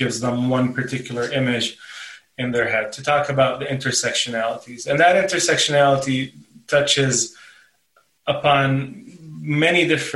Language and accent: English; Qatar; So all my siblings and I, and I'm the youngest of 5, were all born and raised in Qatar.